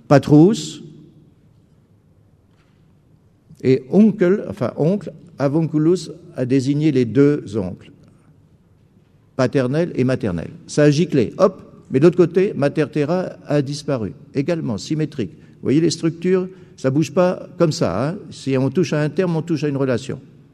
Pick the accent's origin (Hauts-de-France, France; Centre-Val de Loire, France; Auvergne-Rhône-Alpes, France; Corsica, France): Hauts-de-France, France; Cambrai; Moi, je suis du Nord, et bien, chez les Ch'timis, en tout cas du côté de Cambrai, je me souviens que je ne pouvais pas comprendre quand j'étais petit.